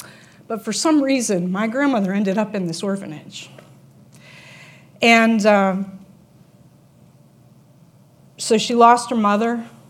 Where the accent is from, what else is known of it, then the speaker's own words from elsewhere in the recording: Youngstown, Ohio, United States; I'm from Youngstown area.